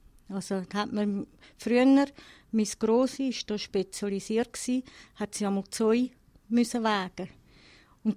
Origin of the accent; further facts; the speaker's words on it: Zurich, Switzerland; Ich bin eben in Zürich-Unterstrasse aufgewachsen, bin als 19- und 20-Jährige in London und in Paris gewesen, bin aber gern wieder heimgekommen in die Kleinstadt Zürich.